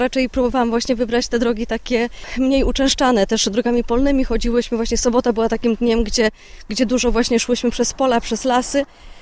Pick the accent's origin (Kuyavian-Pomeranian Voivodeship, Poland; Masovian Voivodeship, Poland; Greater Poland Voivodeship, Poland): Greater Poland Voivodeship, Poland; Pleszew; mimo że ja pochodzę z Pleszewa, to jest blisko